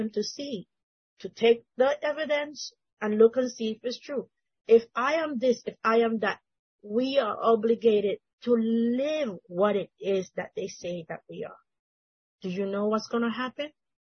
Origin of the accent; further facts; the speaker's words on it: Panama; also born or lived in Mexico; I was moved from two different countries. So I was born in Mexico, yeah, but I was raised in Panama.